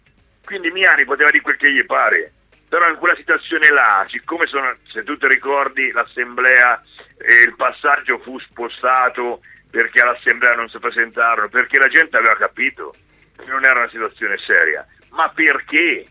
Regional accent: Perugia, Umbria, Italy; Io non sono d'Ancona, sono di Perugia

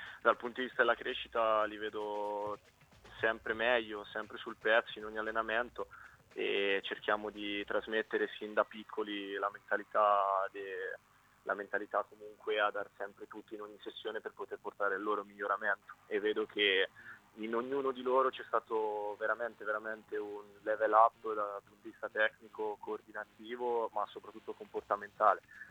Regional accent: Ancona, Marche, Italy; io sono nato in Ancona, vivo a 10 minuti dal Dorico, quindi sono proprio di qua

